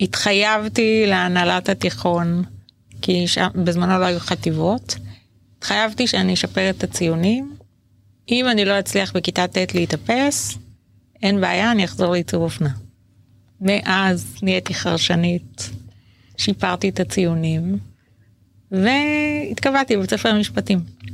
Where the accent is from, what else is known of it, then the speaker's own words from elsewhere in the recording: Holon, Tel Aviv District, Israel; כי גדלתי במשפחה ממוצעת, כזה מעמד ביניים, בחולון, לא בסביון